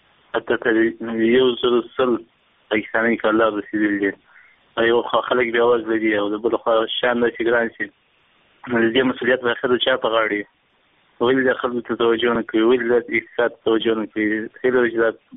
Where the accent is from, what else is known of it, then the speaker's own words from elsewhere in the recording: Helmand, Afghanistan; د هلمند ولایت څخه یم